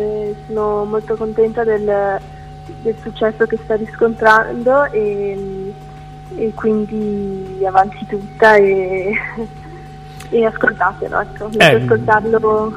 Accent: Cortina d'Ampezzo, Veneto, Italy; ho scelto di iniziare in un coro del mio paese, qui a Cortina d'Ampezzo

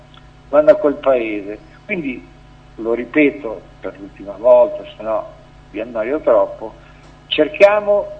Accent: Milan, Lombardy, Italy; moved away; mi rivolgo ai lombardi, da milanese, pure in esilio

